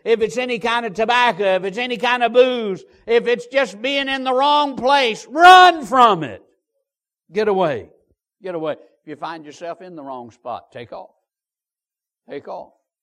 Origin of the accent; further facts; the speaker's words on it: Georgia, United States; born there; I was born in Georgia. I was probably 5 or 6 years old at the most, and we lived in the middle of the block, and the church building was right next to us.